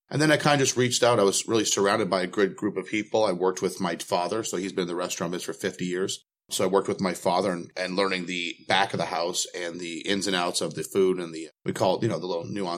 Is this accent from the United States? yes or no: yes; Fort Lauderdale, Florida, United States; I like Fort Lauderdale. I grew up in Fort Lauderdale.